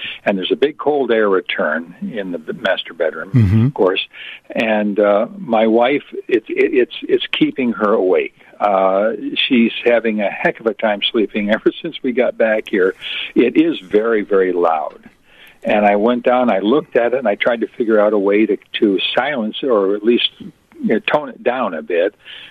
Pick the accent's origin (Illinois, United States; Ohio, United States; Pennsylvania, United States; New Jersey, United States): Illinois, United States; Park Ridge; also born or lived in Seattle; Well, I grew up here. I'm from Park Ridge originally, and I'm 81 now.